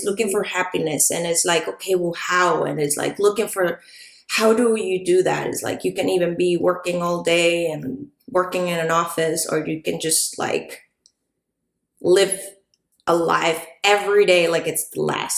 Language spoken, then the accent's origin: English; Mexicali, Baja California, Mexico; English is a second language; moved away as an adult; now in San Diego, United States; Yes, I'm from Mexicali, Baja California, which is 2 hours away from here, San Diego, where we are. I've been living in San Diego for around almost